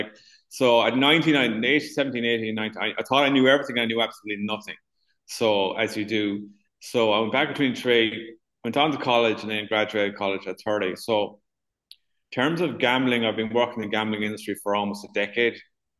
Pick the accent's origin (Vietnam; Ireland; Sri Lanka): Ireland; Yeah, so I guess I'm from Ireland. It's where I'm currently living, is where I'm from.